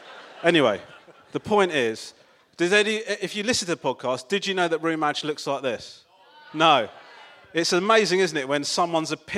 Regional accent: Crawley, South East England, United Kingdom; By the way, Brighton, listen, I'm from Crawley, right? They're Crawley people.

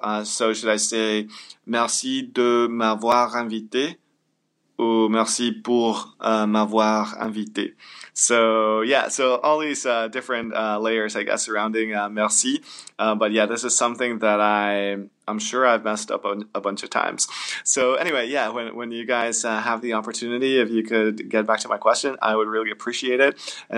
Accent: Pennsylvania, United States; I am from Pennsylvania.

